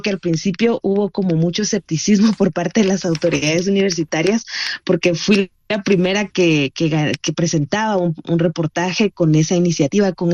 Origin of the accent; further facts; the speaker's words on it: Guatemala; now in San Lucas Sacatepéquez, Guatemala; Soy guatemalteca, vivo actualmente en San Lucas, Zacatepeques, que es un pueblito muy cerca de la ciudad de Guatemala.